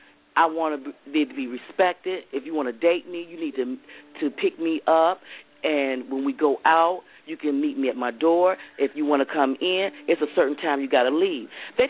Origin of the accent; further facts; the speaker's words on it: Atlanta, Georgia, United States; I'm from Atlanta, Georgia.